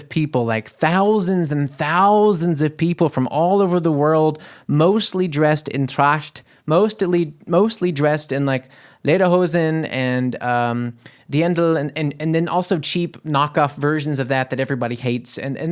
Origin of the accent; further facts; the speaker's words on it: United States; I'm an American. I like a theme park.